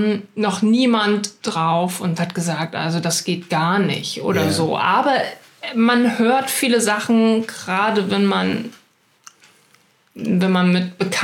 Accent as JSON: {"language": "German", "town": "Greifswald", "region": "Mecklenburg-Vorpommern", "country": "Germany", "said": "Ich komme aus Greifswald."}